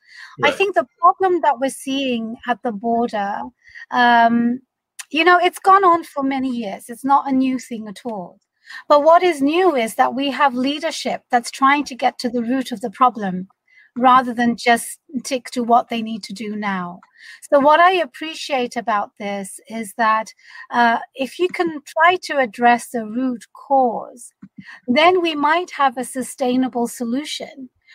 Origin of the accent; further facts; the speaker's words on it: London, United Kingdom; accent: British; moved away as an adult; now in United States; So I am a South Asian. My parents are from Bangladesh. I grew up in London. I was born and raised in London. So if you've tuned into my accent, I am a British American. I moved to America in 2005 after I got married to my husband, a U.S. citizen.